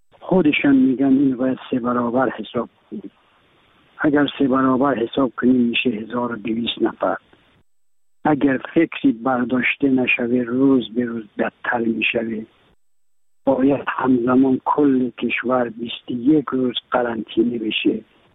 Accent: Iran; یک ایرانیم

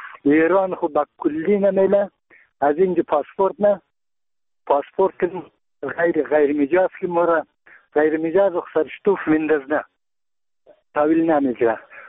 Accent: Bamyan, Afghanistan; ما یک تن از بامیانیم.

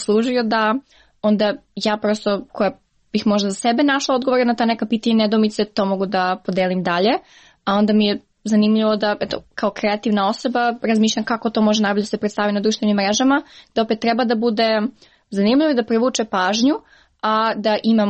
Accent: Niš, Southern and Eastern Serbia, Serbia; now in United States

